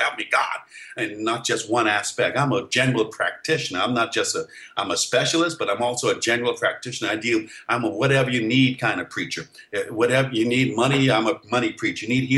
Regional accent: Bahamas; If you're in the Bahamas, my hometown, where I was born, where I entered into the earth realm, call me from the Bahamas.

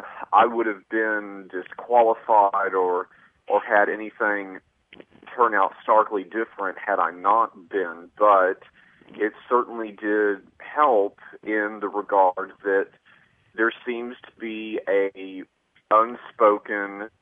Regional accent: the South, United States; accent: Southern; now in Los Angeles, United States; It would probably help to neutralize my Southern accent.

